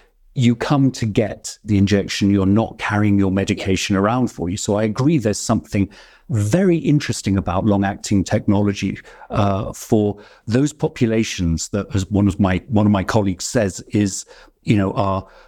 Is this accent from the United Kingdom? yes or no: yes; United Kingdom; accent: British; now in San Francisco, United States; Now, don't be fooled by my British accent, because as well, one of my other hats is as chair of the San Francisco Community Health Center.